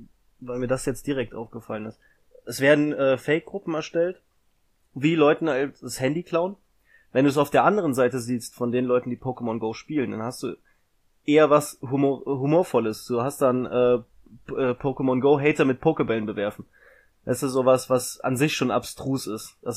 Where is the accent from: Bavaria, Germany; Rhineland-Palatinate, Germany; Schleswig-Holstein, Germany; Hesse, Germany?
Rhineland-Palatinate, Germany; Koblenz; Hier am deutschen Eck, ich bin ja aus der Ecke Koblenz